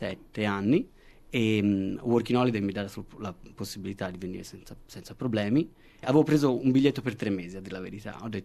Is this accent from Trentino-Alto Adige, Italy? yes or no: no; Florence, Tuscany, Italy; now in Australia; Ho 32 anni, sono nato a Firenze da genitori genovese e triestini. A Firenze sono nato e cresciuto.